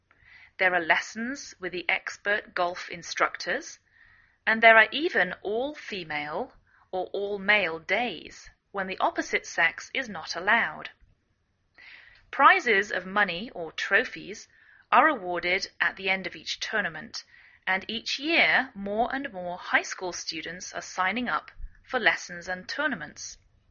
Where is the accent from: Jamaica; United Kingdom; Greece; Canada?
United Kingdom; England; now in United States